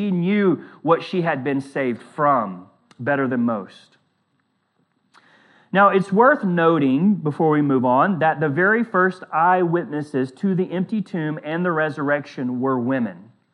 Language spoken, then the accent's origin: English; the South, United States; But I'm from the South, so you have to give me a break every now and then with a pronunciation of words.